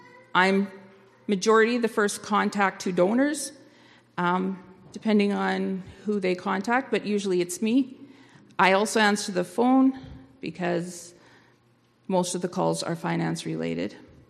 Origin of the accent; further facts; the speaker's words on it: Blumenort, Manitoba, Canada; I grew up in Blumenort. Some of you are going to recognize me from there.